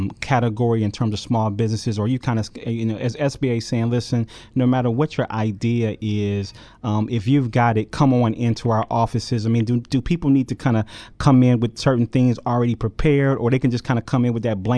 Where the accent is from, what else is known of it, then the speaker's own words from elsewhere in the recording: Detroit, Michigan, United States; But I'm also a person who's from Detroit. I'm a Detroiter. And that's a very, very special place. I grew up in Detroit, was born and raised in Detroit.